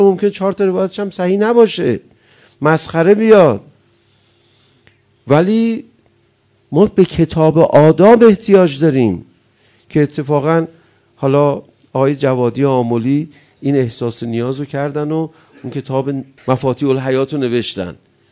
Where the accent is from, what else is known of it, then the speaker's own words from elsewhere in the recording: Iran; پیر مردی بود، فهمید من ایرانیم